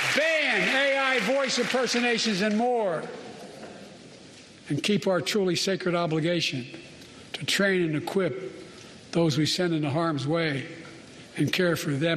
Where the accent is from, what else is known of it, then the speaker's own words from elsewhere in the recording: Scranton, Pennsylvania, United States; also born or lived in Claymont, Delaware; I grew up in Scranton, Pennsylvania, in Claymont, Delaware, among working-class